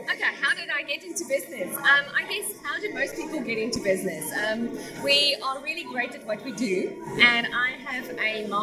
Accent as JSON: {"language": "English", "country": "South Africa", "also_born_or_lived": "United Kingdom", "moved": "yes", "lives_now": "Australia", "said": "Clearly with my accent, I am from South Africa. But I also lived in the UK for 2 years, and I've now been living in Australia for about 8 years."}